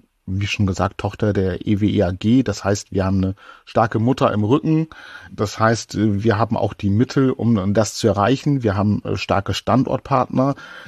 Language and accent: German; Oldenburg, Lower Saxony, Germany; ich komme ja aus Oldenburg